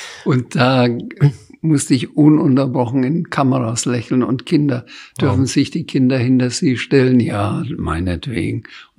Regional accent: Bamberg, Bavaria, Germany; Ich kann in Bamberg durchaus durch die Stadt gehen, in meiner Heimatstadt

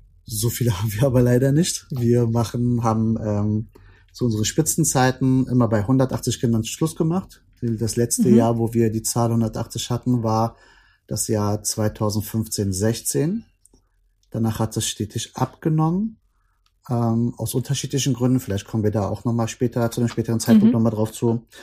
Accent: Berlin, Germany; bin aus Berlin, bin jetzt 42

